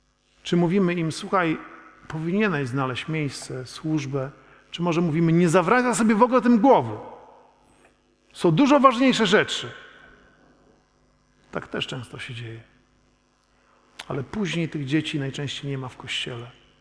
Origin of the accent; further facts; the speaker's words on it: Kętrzyn, Warmian-Masurian Voivodeship, Poland; U nas w Kętrzynie te kolekty zbierali tacy najmniejsi. Prawda? I ja się czułem taki wyróżniony, że mogę tę kolektę zbierać.